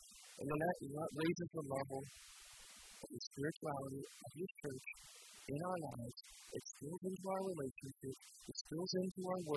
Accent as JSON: {"language": "English", "region": "Colorado", "country": "United States", "tie": "born or raised there", "said": "I grew up in Colorado, and that's why I don't have the southern accent."}